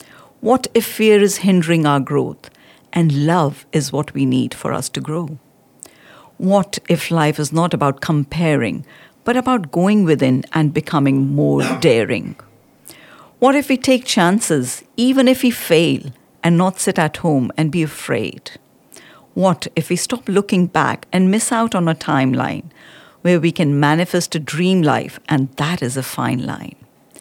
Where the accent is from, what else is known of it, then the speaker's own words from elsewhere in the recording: India; gone through so many challenges growing up in India as a girl